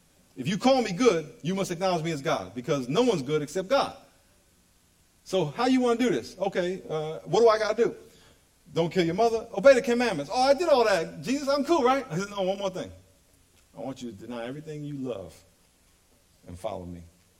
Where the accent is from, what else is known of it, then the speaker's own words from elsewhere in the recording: New York, United States; He's from New York, so he had the whole New York thing, which I love because I'm from New York